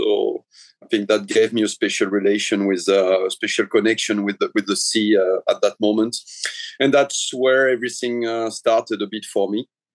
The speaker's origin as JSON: {"language": "English", "region": "Normandy", "country": "France", "tie": "born or raised there", "second_language": "English", "said": "I was basically born and raised on a sailing boat, I was born in Normandy, and with my parents we started to travel with the sailing boat, and I even had the school on the sailing boat. I didn't have brother or sister"}